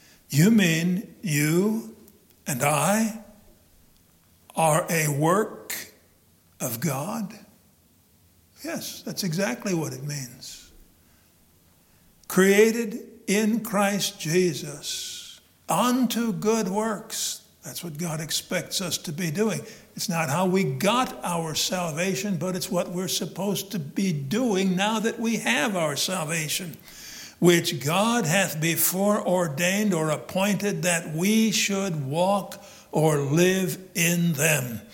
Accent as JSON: {"language": "English", "region": "Midwest", "country": "United States", "tie": "born or raised there", "said": "I grew up in the Midwest, so if I don't sound like some of you where you grew up, that's probably some of the reason."}